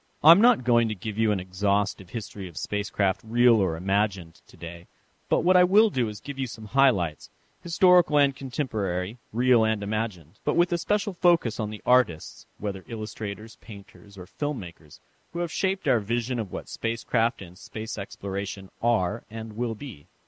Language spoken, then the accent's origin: English; San Francisco, California, United States; My last installment was a bit of a travelogue as I visited my hometown of San Francisco and then jetted off to Chicago and Notre Dame University for a conference.